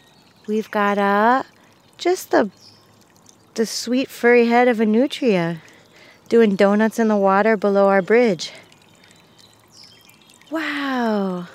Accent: Miami, Florida, United States; I grew up in Miami, Florida. We have amazing ecosystems down there.

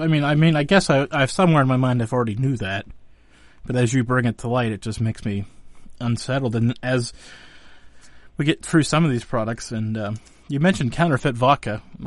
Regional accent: Pennsylvania, United States; I guess I'm from Western Pennsylvania, so the thing that always comes to my mind is ketchup, Heinz ketchup.

